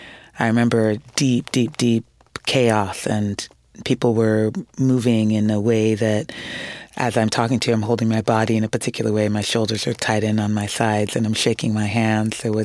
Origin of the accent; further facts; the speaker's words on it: United States; while I am fully Ghanaian by blood and DNA, since I was raised in the States, when I go back to Ghana, I am essentially an outsider. I still retain language and food